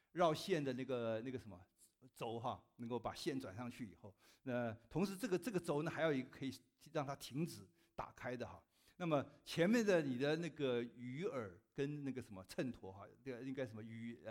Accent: Taiwan; 我记得以前我在从小成长的时候是在那个台湾的高屏溪，我在高屏溪旁边长大的

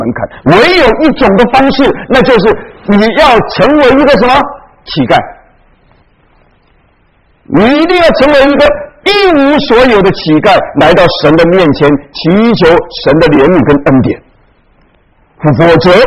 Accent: China; 特别是我们从中国来的，我们从中国来的讲什么呢？

